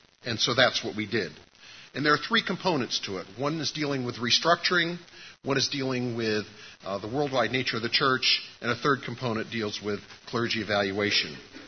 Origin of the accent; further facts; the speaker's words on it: Pennsylvania, United States; I'm from Western Pennsylvania, and I'm here on behalf of the Methodist Federation for Social Action.